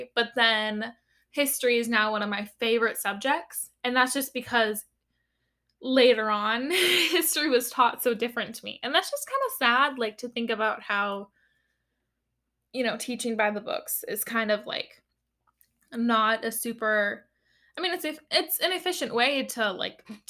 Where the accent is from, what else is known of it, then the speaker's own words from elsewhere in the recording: United States; when I grew up in America in the 21st century